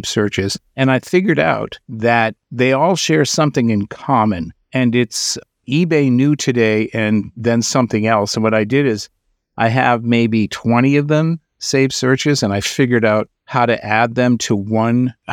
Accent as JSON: {"language": "English", "region": "Vermont", "country": "United States", "tie": "born or raised there", "said": "we're going to talk with a seller who's located in my home state of brave little Vermont."}